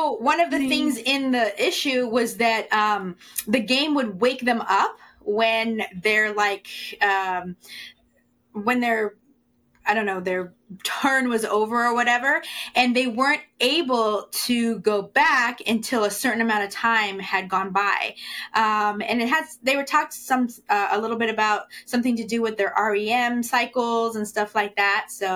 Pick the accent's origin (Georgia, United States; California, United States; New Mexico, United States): California, United States; Hanford; my hometown is a small Central California town called Hanford.